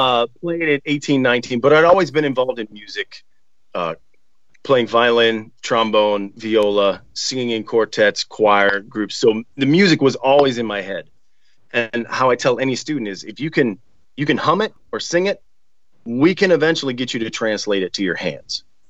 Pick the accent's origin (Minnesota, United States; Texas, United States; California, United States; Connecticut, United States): Minnesota, United States; Minneapolis; I was raised in Minneapolis, Minnesota.